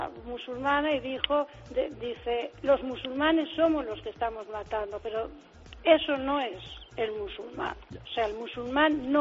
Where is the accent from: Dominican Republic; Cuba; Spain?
Spain; also born or lived in Italy; yo estaba en Italia, y aunque soy española, pero yo estaba trabajando en Italia, he estado casi 30 años trabajando con la inmigración.